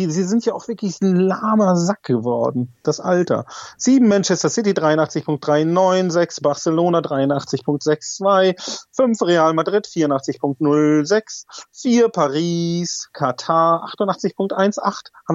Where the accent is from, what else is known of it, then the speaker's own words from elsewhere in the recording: Dortmund, North Rhine-Westphalia, Germany; Oh, das gab es in Dortmund, da wo ich aufgewachsen bin